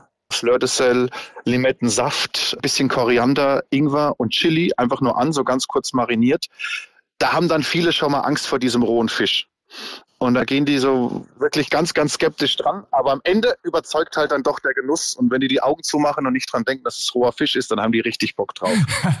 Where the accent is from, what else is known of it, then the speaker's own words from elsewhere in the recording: Bavaria, Germany; now in Freiburg, Germany; ich bin nach Freiburg gezogen vor 12 Jahren, weil hier ja schon ein bisschen kulinarische Hochburg ist. Selbst bin ich eigentlich ein Franke